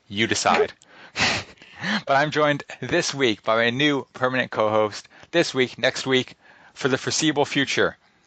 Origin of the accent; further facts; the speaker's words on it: Toronto, Ontario, Canada; They're hitting my hometown of Toronto, Ontario.